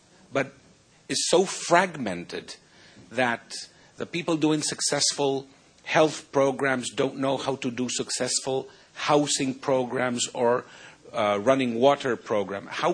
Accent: Paraguay; from Paraguay.

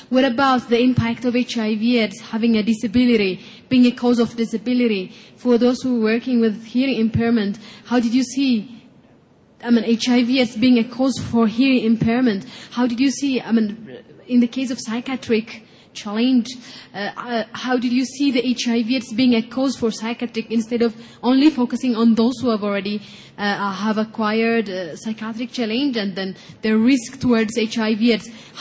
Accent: Ethiopia; English is a second language; I'm from Ethiopia.

